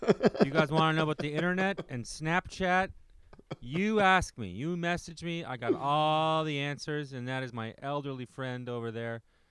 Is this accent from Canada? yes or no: yes; Ottawa, Ontario, Canada; I had a job offer to go work in Ottawa, my hometown, and this summer, and I turned it down